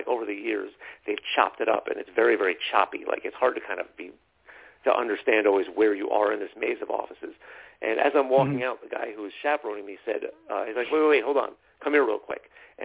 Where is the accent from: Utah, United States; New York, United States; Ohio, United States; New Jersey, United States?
New York, United States; coming from growing up on Long Island, being used to New York, having lived in New York for a while before